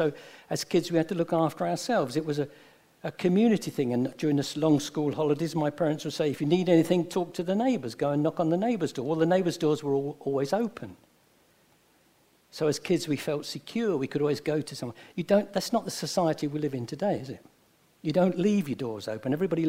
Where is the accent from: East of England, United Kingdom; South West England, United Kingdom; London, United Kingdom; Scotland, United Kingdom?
London, United Kingdom; Poplar; Now, I was born and raised in Poplar. I was born in a poor family